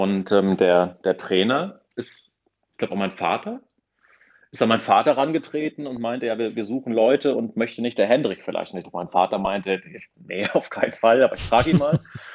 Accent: Lower Saxony, Germany; ich komme aus Niedersachsen, aus dem südöstlichen Niedersachsen und damals Mitte der 90er.

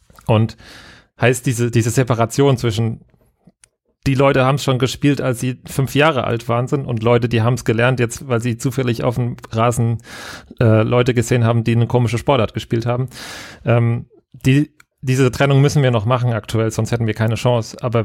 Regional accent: Darmstadt, Hesse, Germany; also ich komme aus Darmstadt

